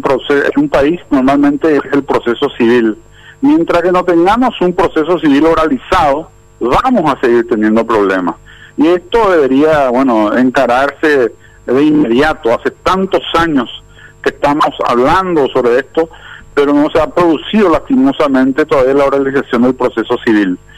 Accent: Paraguay

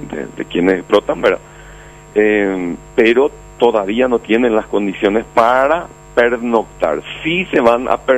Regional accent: Paraguay; somos paraguayos que hacemos turismo interno nomás.

